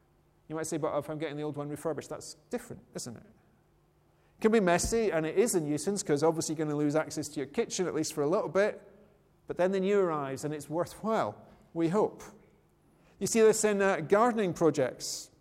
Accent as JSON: {"language": "English", "country": "United Kingdom", "tie": "born there", "said": "But, you know, it's very blessed to be born in Britain."}